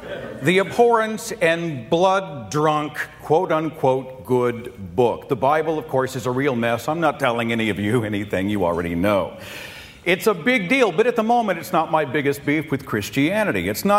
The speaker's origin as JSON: {"language": "English", "town": "Tulsa", "region": "Oklahoma", "country": "United States", "said": "I came all the way from Tulsa, Oklahoma, here to vent."}